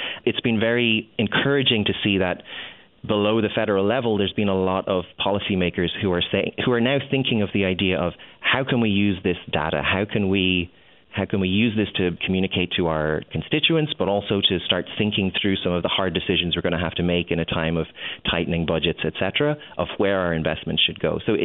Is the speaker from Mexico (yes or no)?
no; Ireland; moved away as an adult; now in United States; So I'm from Ireland and I moved here 10 years ago because the U.S. has inarguably the greatest system of graduate education in the world.